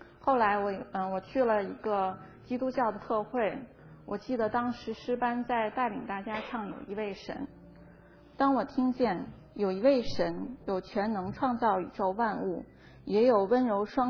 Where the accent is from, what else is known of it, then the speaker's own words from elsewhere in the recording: Beijing, China; 刚才牧师已经介绍了，我来自中国北京。